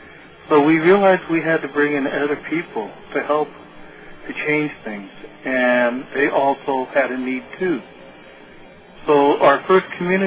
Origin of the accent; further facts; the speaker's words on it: United States; I am from the Western Shoshone people and the Cherokee people. My father was Cherokee. My mother was Western Shoshone. I grew up amongst the Western Shoshone.